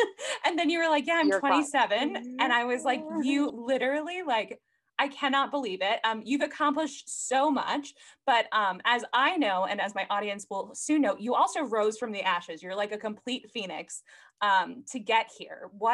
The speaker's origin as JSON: {"language": "English", "region": "New York", "country": "United States", "lives_now": "Buffalo, United States", "said": "I'm originally from Long Island, and I lived in Midtown Manhattan for a little bit, and then I moved upstate, and now I'm in Buffalo."}